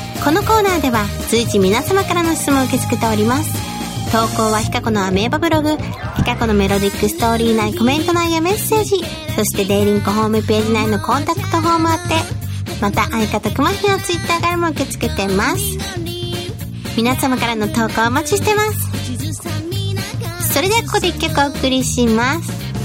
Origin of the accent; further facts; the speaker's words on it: Tottori, Japan; コロナが収束したらいち早く地元の鳥取県に帰省したいです